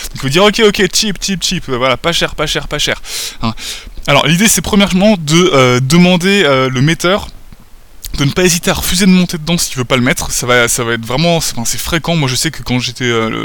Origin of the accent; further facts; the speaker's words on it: France; en tout cas par rapport à chez nous en France, où la moindre course coûte tout de suite 10-15 euros minimum